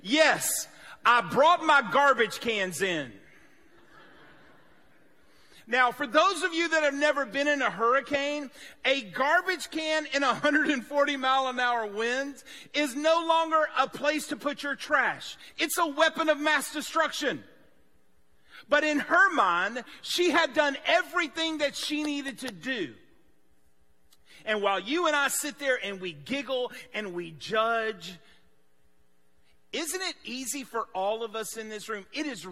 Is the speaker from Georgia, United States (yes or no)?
yes; Atlanta, Georgia, United States; So we in the Southeast, I'm from Atlanta.